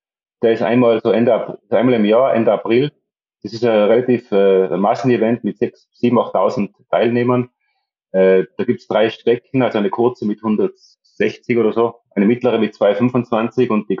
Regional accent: Tyrol, Austria; moved away as an adult; now in Spain; Und mein Vater ist dann nach Tirol gegangen, darum bin ich eigentlich in Tirol aufgewachsen und habe dann dort lange Zeit gelebt und bin jetzt ungefähr seit 15 Jahren beruflich in Mallorca stationär

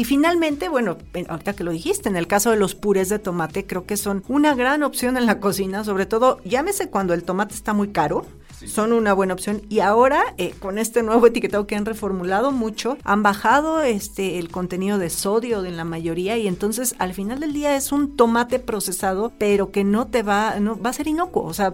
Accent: Mexico City, Mexico; Entonces, yo soy chilango, ¿no?

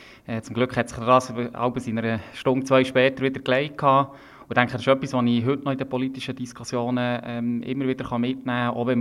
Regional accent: Bern, Switzerland; Nichtsdestotrotz ist Bern nach wie vor meine Heimat und ich lebe gerne hier.

